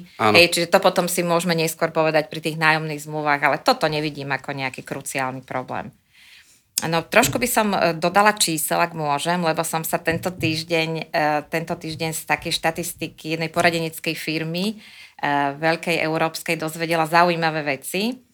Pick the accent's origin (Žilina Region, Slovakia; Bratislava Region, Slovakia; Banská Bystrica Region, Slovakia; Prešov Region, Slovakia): Bratislava Region, Slovakia; Bratislava; keďže som Bratislavčanka